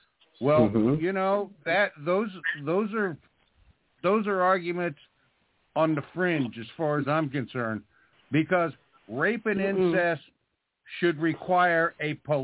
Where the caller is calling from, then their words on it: Alaska, United States; I'm not British Columbia. I'm Alaska.